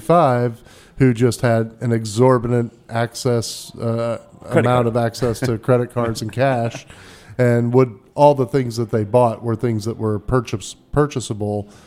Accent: Midwest, United States; even growing up in the Midwest in the 80s and 90s, like those pockets were pretty well defined.

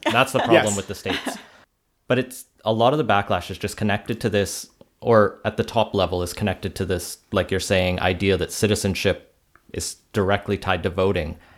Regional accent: United Kingdom; But I'm British, so I can vote in both. And I can still vote in British, even though I'm not living there.

